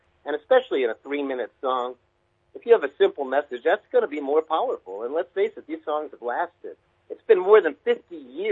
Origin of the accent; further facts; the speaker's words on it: United States; You know, growing up in America, we were just we were in love with Britain.